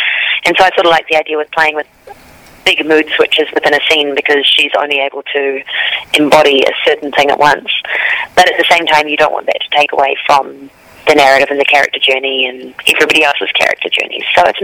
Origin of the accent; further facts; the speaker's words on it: New Zealand; But growing up in New Zealand, we had access to a ton of American and British film and television.